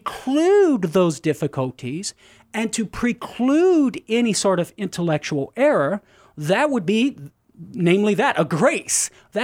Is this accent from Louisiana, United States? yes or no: yes; Crowley, Louisiana, United States; I grew up in Crowley. So I am a Cajun from Crowley, Louisiana, brother.